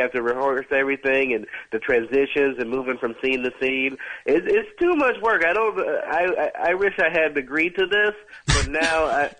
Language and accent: English; Chicago, Illinois, United States; I grew up in Chicago, and he'd take me to the Rosemont Horizon